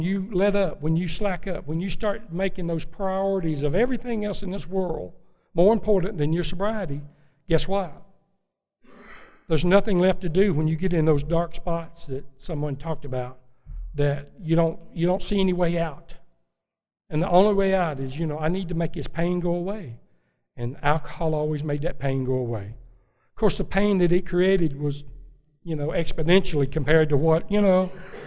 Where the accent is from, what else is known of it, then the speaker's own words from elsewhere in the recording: Tennessee, United States; Because I was raised in Jackson County, Tennessee, where we had a house and board and battens.